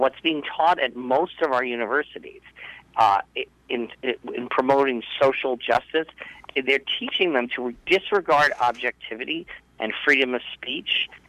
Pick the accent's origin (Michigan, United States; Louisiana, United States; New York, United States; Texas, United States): New York, United States; New York City; I grew up in the same neighborhood as Donald Trump. I grew up